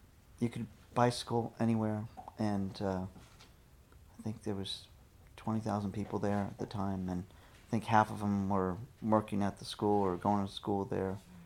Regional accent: Davis, California, United States; we moved to California when I was 5 or 6. And I grew up in Davis, California, where my dad taught psychology.

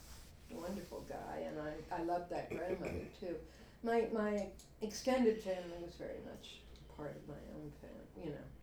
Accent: Brooklyn, New York, United States; I'm from Brooklyn, New York. I was born at Long Island College Hospital on January 30th, 1931.

